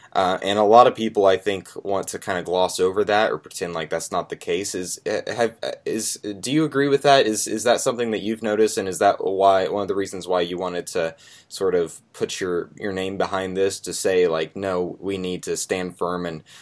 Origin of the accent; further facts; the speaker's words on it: Ohio, United States; I'm from Ohio, so...